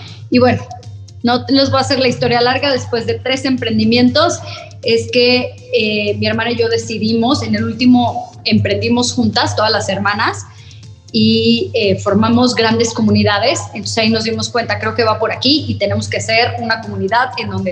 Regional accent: San Luis Potosí, Mexico; nosotros somos de México, mis papás son de México, de la Ciudad de México, luego se van a vivir a San Luis Potosí y ahí crecimos mis hermanas y yo, pero definitivamente yo siempre me consideré una mujer de ciudad, me encantan las ciudades grandes

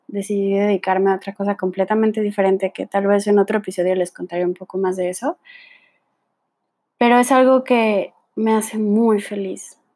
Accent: Mexico; casi nunca uso mi último apellido. Tengo 21 años, soy mexicana

